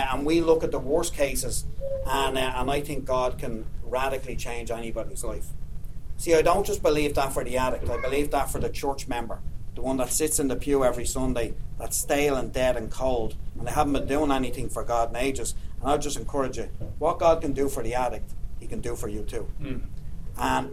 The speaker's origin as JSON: {"language": "English", "town": "Jobstown", "region": "Leinster", "country": "Ireland", "said": "But I'm from Jobstown. And I grew up Catholic. Everyone in my country is Catholic, just about."}